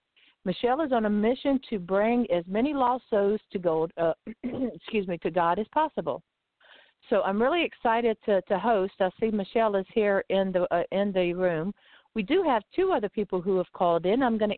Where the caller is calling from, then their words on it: Lighthouse Point, Florida, United States; I'm calling in from Lighthouse Point, Florida, and I'll be your host tonight.